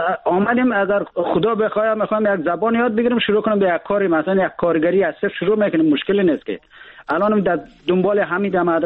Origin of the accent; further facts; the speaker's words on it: Afghanistan; ما در افغانستان در کشور جنگ زده بزرگ شدیم.